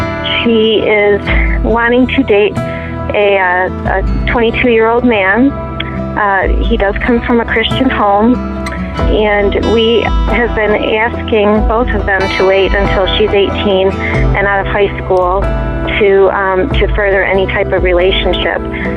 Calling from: Michigan, United States; I'm calling from Michigan.

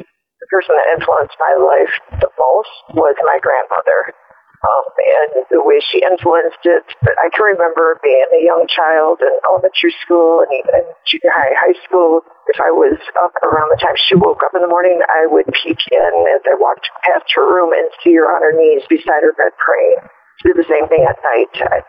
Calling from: Battle Creek, Michigan, United States; I'm calling from Battle Creek, Michigan

